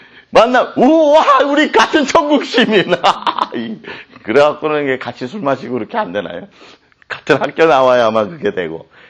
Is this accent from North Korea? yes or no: no; South Korea; moved away; 우리는 한국 사람이니까, 오, 같은 한국 사람이냐고